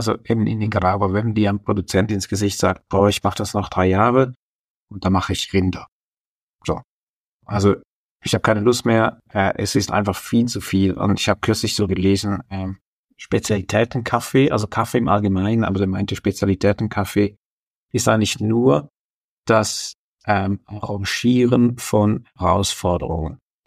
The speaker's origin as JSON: {"language": "German", "region": "Schaffhausen", "country": "Switzerland", "accent": "Northeastern Swiss dialect", "said": "So, und ich komme aus Schaffhausen. Ich rede wirklich einen astreinen Nordostschweizer Dialekt."}